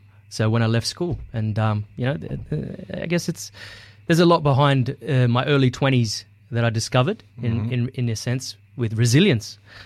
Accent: Australia; Lebanese nickname, okay. … And, you know … So I got paid out a lot for my middle name growing up in the Australian world.

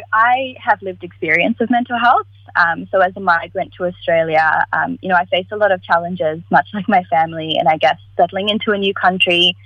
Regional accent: South Africa; accent: South African; So I've lost my South African accent, so I think I can pronounce it a little better.

